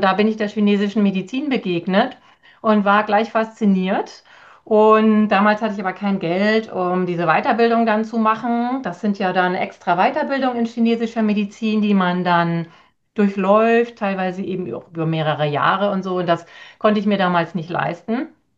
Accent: Germany; Also ich bin ja aus Deutschland und wir dürfen uns so gar nicht bezeichnen.

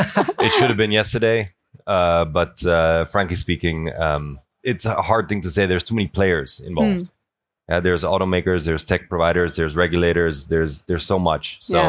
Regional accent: Netherlands; now in Munich, Germany; I'm from the Netherlands, I live in Munich.

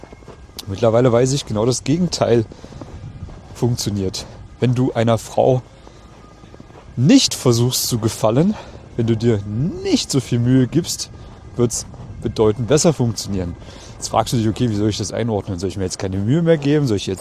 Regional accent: Germany; moved away as an adult; now in Vienna, Austria; Ich bin damals in Deutschland, in meiner Heimat, von meiner ersten großen Liebe verlassen und betrogen worden und habe mich dann eben aufgemacht in die große, weite Welt, hier nach Wien

